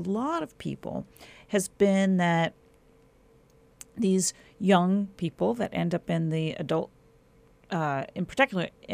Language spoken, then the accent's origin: English; New York, United States; New York State, which is my home state, only just this winter actually raised the age.